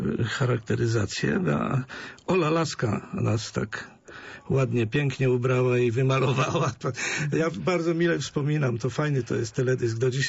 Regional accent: Greater Poland Voivodeship, Poland; now in Świebodzin, Poland; jestem wielkopolaninem z dziada, pradziada i zawsze mile wracam do Poznania. Bo muszę powiedzieć, że ja mieszkam w Świebodzinie, czyli nazywają mnie Lubuszaninem

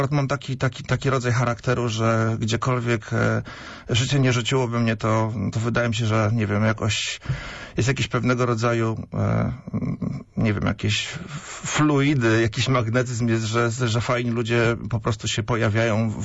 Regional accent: Pomeranian Voivodeship, Poland; now in Poznań, Poland; Ja jestem akurat morszczuchem, jestem z Wybrzeża, ale jestem naturalizowanym Poznaniakiem w tym momencie.

